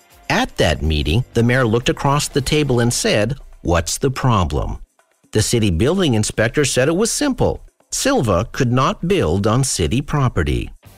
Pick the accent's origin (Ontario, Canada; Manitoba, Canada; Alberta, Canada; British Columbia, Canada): Ontario, Canada; Sudbury; Whenever I tell someone I'm from Sudbury, I almost always hear, I've been to the Big Nickel, in response.